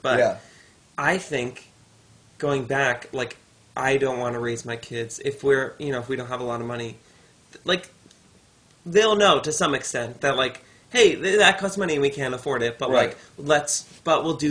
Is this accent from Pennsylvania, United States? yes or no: no; Westchester, New York, United States; We were, like, we grew up very, like, middle class, but in Westchester, that's low class.